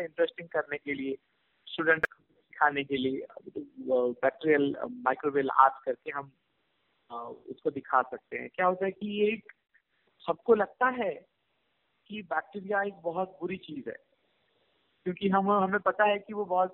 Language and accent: Hindi; Odisha, India; now in Puttaparthi, India; मैं ओरिजिनली उड़ीसा का रहने वाला हूँ, लेकिन पिछले 13 साल से मैं Shri Sathya Sai institute of higher learning में हूँ, जो कि आंध्र प्रदेश में है, पुट्टपर्ती शहर में।